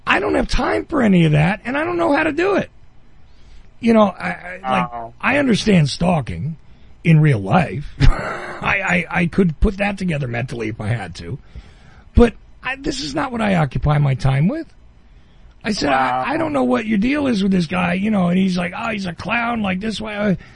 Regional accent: New Jersey, United States; I said, I'm from New Jersey. Listen to my accent. New Zealand, New Jersey, dude, come on.

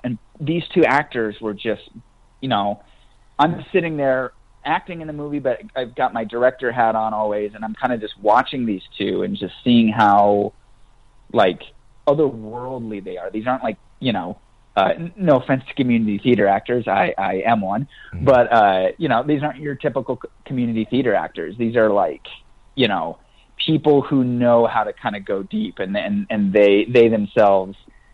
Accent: Iowa, United States; You know, I'm from Iowa, he's from East Texas. You know, we grew up in these red, conservative sort of rural areas.

